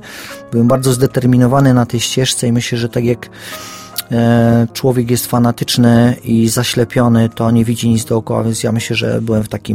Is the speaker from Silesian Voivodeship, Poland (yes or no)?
yes; Silesian Voivodeship, Poland; bo jestem Ślązakiem z pochodzenia, z korzeni. No z korzeni może jestem Sycylijczykiem, bo prapradziadek był Sycylijczykiem, więc może mam włoskie korzenie.